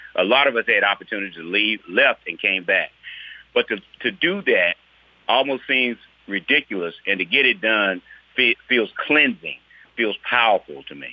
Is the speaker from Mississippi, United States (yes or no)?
yes; Mississippi, United States; I was a black man growing up in Mississippi